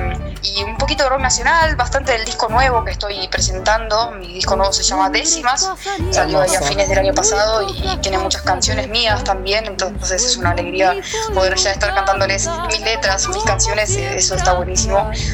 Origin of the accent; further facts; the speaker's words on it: Buenos Aires, Argentina; Yo soy de Buenos Aires, decía.